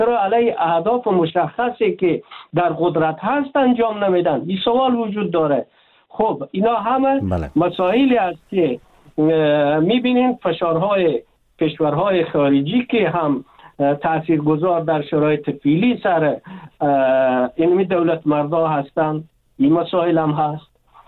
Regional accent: Afghanistan; ما افغان هستیم،

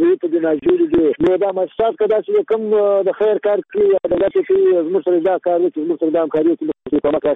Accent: Murghab, Badghis, Afghanistan; now in Herat, Afghanistan; د بادغیس ولایت مرغاب ولسوالۍ یم. زه اوس اوسېدونکی په هرات کښې یم.

